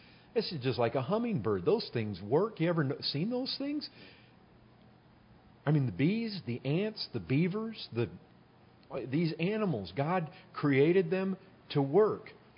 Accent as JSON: {"language": "English", "region": "Michigan", "country": "United States", "said": "You know, we come from Michigan where it's maple land. I mean, I lived in a city that had a maple lake."}